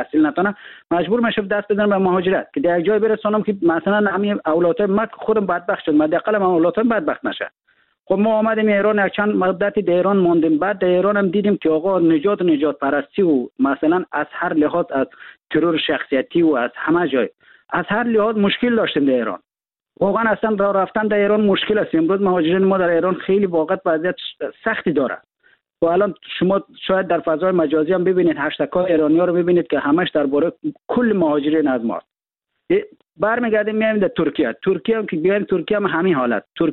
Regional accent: Afghanistan; ما در افغانستان در کشور جنگ زده بزرگ شدیم.

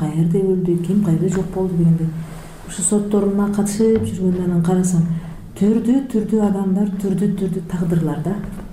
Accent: Jalal-Abad Region, Kyrgyzstan; Баатырдын денеси көмүлгөн айылдан болом да, Камакырчын, Кошаң, Аң деген жерлер бар го эпосто. Ошол жерде чоңойгом да

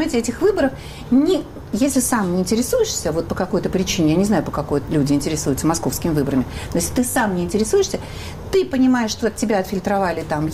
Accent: Moscow, Russia; я, как рядовой абсолютно москвич

